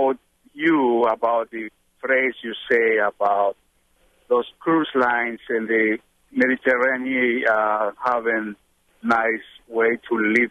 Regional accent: Caribbean, Mexico; I am from the Caribbean, but part of Mexico.

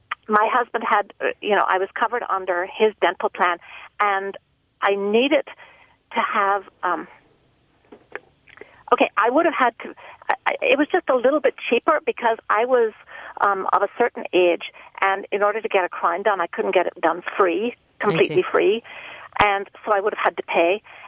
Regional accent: United Kingdom; now in United States; I'm actually British, and I had the normal British healthcare, which was fine, until I married my husband, an American.

